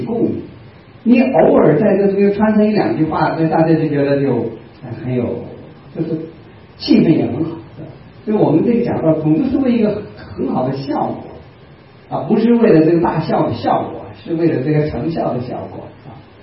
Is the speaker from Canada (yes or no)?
no; southern China, China; 我是南方人，我不是北方人